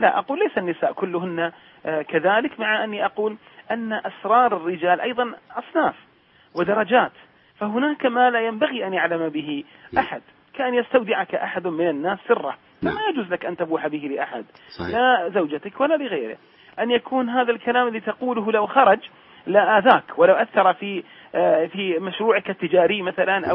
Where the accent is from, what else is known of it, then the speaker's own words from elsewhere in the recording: Saudi Arabia; اللي احنا نسميها في بلادنا المملكة العربية السعودية فترة الخطوبة